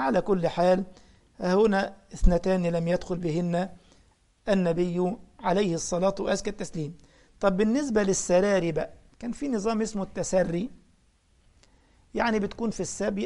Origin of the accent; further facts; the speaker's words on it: Egypt; وأرسل له العسل من مدينة اسمها بنها عندنا في مصر